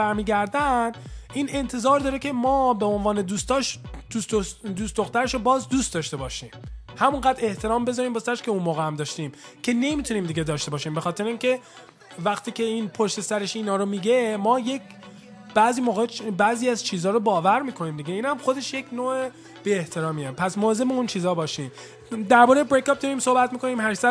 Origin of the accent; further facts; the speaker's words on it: United States; Persian is a second language; خود منم که دورگه هستم. یعنی چی؟ یعنی پدرم ایرونیه، مادرم هم آمریکاییه، تو آمریکا هم بزرگ شدم. به خاطر همینه که لهجه دارم. اگر مثلا فارسی صحبت میکنم با لهجه صحبت میکنم.